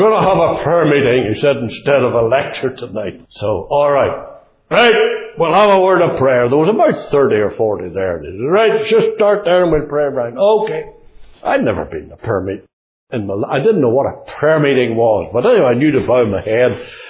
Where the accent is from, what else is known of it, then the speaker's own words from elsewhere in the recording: Northern Ireland, United Kingdom; Because I was from Fermanagh, and Joe was a country man